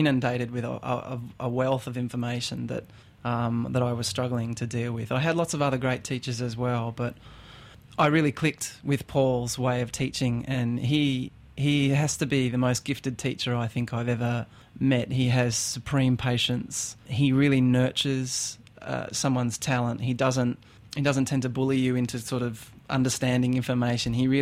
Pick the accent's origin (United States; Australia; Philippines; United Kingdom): Australia; But I'm an Aussie pretty much at heart. I was basically living back in Australia by the time I was not even quite 2 years old.